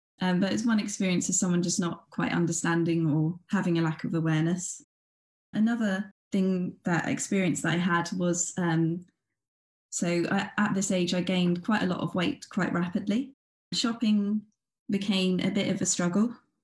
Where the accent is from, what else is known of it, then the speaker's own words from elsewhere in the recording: London, United Kingdom; So I was born and raised in London, in England.